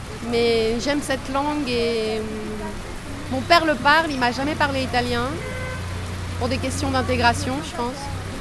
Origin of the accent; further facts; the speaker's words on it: Grand Est, France; born there; Non, je suis né en Lorraine.